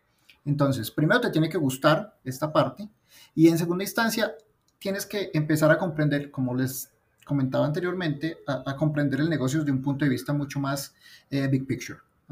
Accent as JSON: {"language": "Spanish", "country": "Colombia", "moved": "as an adult", "lives_now": "Mexico", "said": "soy colombiano, pero vivo en México hace 3 años ya, 3 años y poquito."}